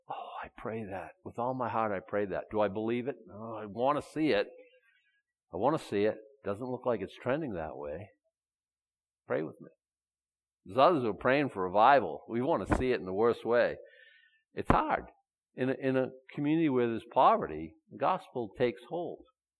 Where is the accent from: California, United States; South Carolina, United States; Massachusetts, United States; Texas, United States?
Massachusetts, United States; Boston; I was brought up in Boston. I know racism, okay?